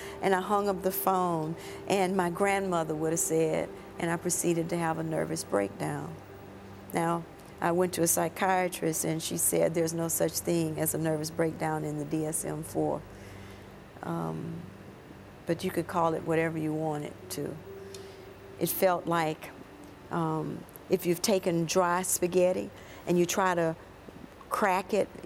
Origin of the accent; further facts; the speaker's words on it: the South, United States; especially as an African-American child growing up in the South